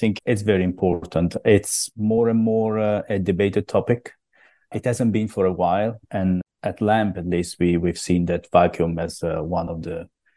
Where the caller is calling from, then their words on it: Stockholm, Stockholm County, Sweden; also born or lived in Belgium; I'm calling from Stockholm, where I'm based, since a couple of years, after a few years in Belgium. Well, a few years, almost 17 years, to be honest.